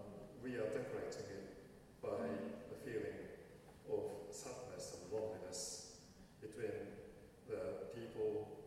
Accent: Japan; I'm originally from Japan

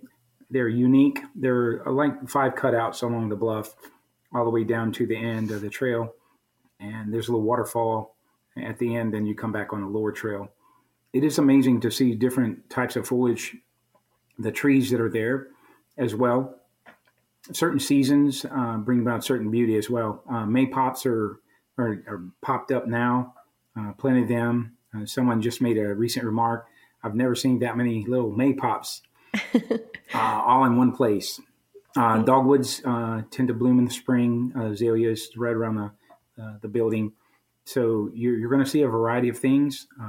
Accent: Midwest, United States; it's a beautiful thing for me growing up in the Midwest to have that bridge and go back home, as it were, to Alabama.

